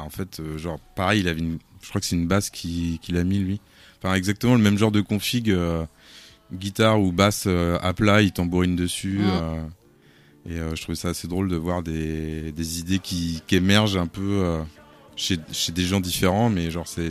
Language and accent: French; Chartres, Centre-Val de Loire, France; parce que je viens de Chartres en Nord-et-Loire.